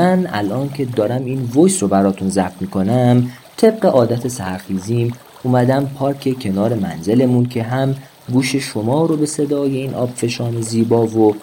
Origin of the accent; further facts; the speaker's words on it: Shiraz, Fars, Iran; متولد 1369، اصالتاً از قوم غیور لور و بزرگ شده شیراز هستم.